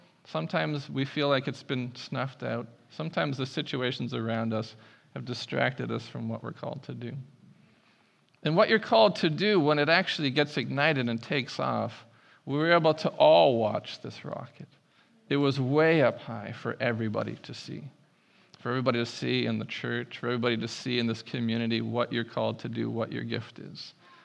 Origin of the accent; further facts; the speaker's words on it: Prince Rupert, British Columbia, Canada; I grew up in Prince Rupert, so we hung out in the bushes a lot. If there was any forest fires in Prince Rupert, I promise that wasn't me.